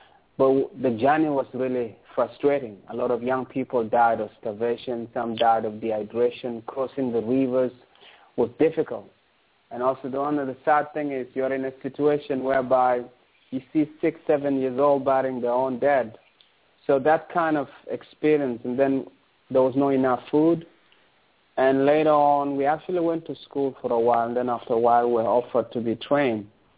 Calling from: Toronto, Ontario, Canada; I'm calling from Toronto in Canada.

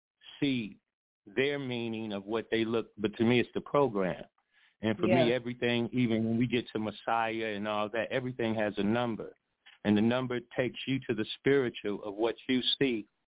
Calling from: Chicago, Illinois, United States; Sister V, this is … from Chicago, Illinois.

